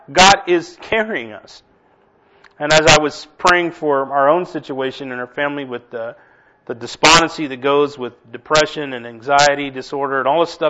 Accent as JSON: {"language": "English", "town": "Inglewood", "region": "California", "country": "United States", "tie": "born or raised there", "said": "I grew up in Inglewood"}